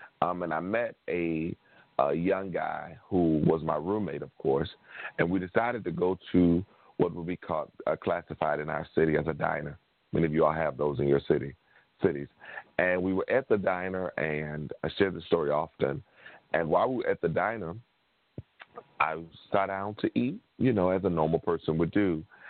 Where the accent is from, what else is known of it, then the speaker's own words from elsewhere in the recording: Mississippi, United States; I grew up born and raised in Mississippi, so I knew segregation all of my life.